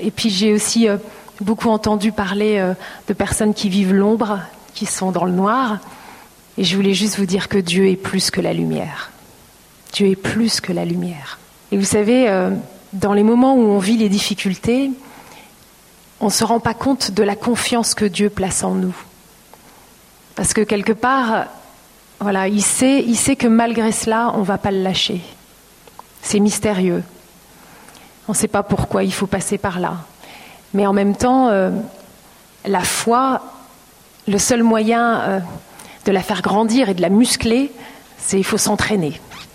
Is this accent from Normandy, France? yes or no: yes; Normandy, France; elle a décidé d'accoucher en Normandie parce qu'elle était normande. Donc je suis normande.